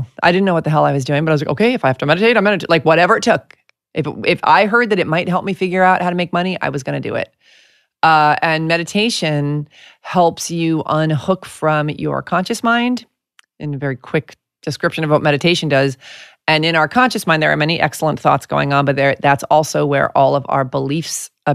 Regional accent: New York, United States; I'm from New York. I'm really snarky. I was too cool for school.

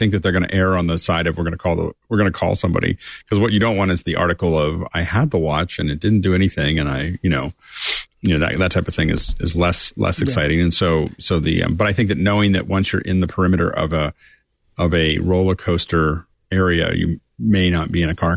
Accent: Pittsburgh, Pennsylvania, United States; I grew up in Pittsburgh.

